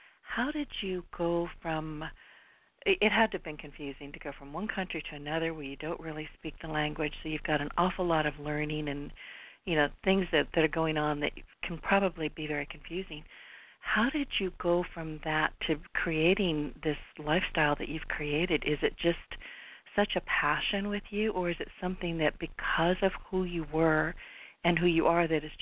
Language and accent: English; United States; I'm an American born and bred. All of my family, we've been here for centuries.